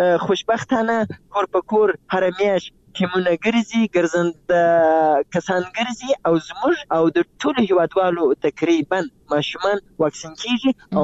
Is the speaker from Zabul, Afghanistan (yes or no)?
yes; Zabul, Afghanistan; زه د زابل یم او پرون له زابل نه بله ورځ رالم تقریبا.